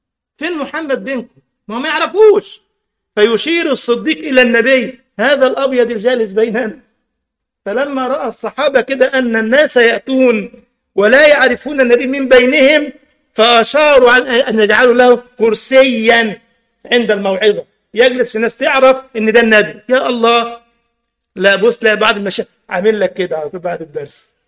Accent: Egypt; احنا عندنا أهل مصر بالدارجة دي اسمها جلابية

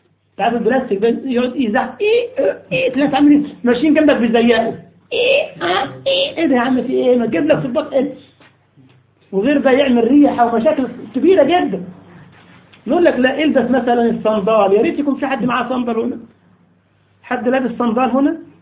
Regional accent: Egypt; اسمه سابو عندنا في مصر، مش عارف الكلمه دي اصلها ايه باللغه

